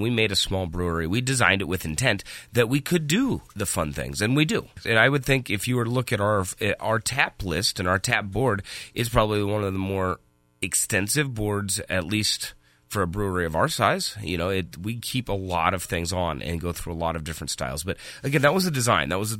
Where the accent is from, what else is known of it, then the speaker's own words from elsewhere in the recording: South Dakota, United States; I still remember, I grew up in the Black Hills, and driving over to Newcastle, Wyoming, just to be able to pick up Fat Tire.